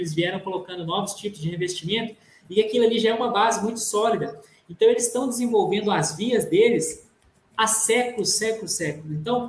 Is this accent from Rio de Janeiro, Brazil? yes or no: no; Minas Gerais, Brazil; lá na minha cidade, lá no interior de Minas Gerais